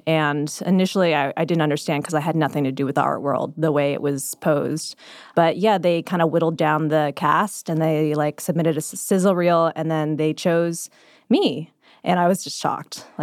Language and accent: English; California, United States; I'm from Orange County ever since I was in high school.